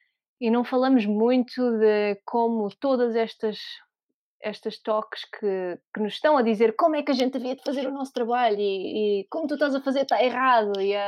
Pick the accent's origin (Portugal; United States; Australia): Portugal; moved away; Tenho de dizer que eu sou portuguesa, mas já não vivo em Portugal há muito tempo